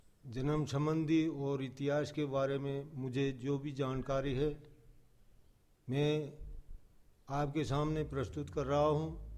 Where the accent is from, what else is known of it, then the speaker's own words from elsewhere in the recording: Amratya, India; मैं ग्राम अमरत्या का रहने वाला हूँ और यहाँ श्री वीर तेजाजी महाराज बाल बाग हिंडोली पर इनकी सेवा में रहता हूँ।